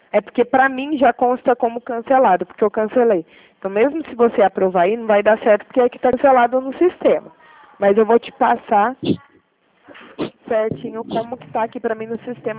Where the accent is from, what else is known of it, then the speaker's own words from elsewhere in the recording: Limeira, São Paulo, Brazil; Eu sou daqui de Limeira.